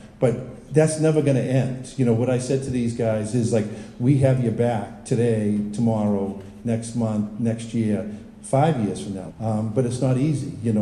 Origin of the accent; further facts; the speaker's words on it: Watertown, Massachusetts, United States; Whenever we go on vacation or travel around, we don't say we're from Boston anymore, we say we're from Watertown.